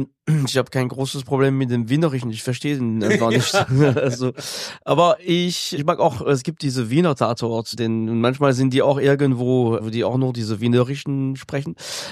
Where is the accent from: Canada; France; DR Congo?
France; accent: French; German is a second language; Ich kann sagen, was ich will, wenn ich mit meinem französischen Akzent spreche, dann nimmt niemand mich ernst irgendwie.